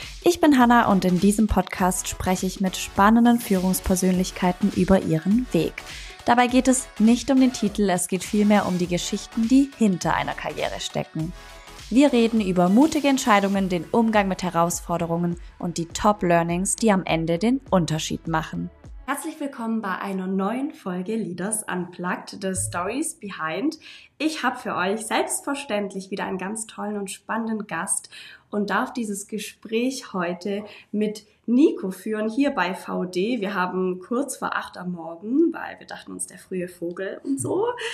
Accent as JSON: {"language": "German", "region": "Baden-Württemberg", "country": "Germany", "tie": "born or raised there", "said": "aus meiner Heimatregion hier in der Nähe vom Bodensee"}